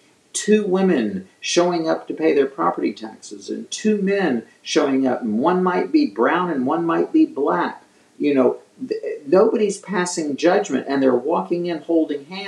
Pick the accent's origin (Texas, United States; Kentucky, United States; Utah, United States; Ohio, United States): Texas, United States; now in Mexico; I'm from Texas. Let me assure you, there are many times I felt very threatened just going to the 7-Eleven or going to the the grocery store.